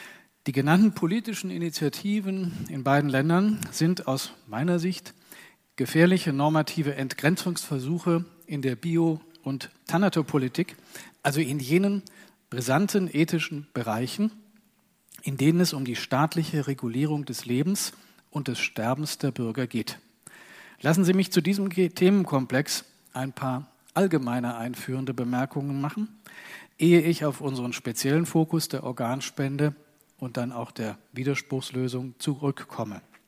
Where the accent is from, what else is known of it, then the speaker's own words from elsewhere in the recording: Germany; zu einem Thema, das auch bei uns in Deutschland derzeit sehr aktuell ist.